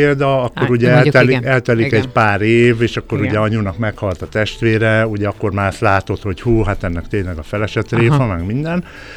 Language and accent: Hungarian; Gárdony, Fejér, Hungary; tehát, hogy én Gárdonyban nevelkedtem, a mai napig imádom, a mai napig ott élek